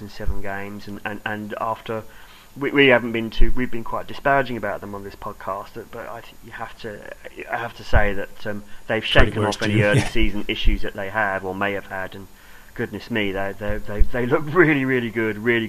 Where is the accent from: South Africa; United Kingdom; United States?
United Kingdom; England; Well, as an Englishman, you kind of hope that would happen.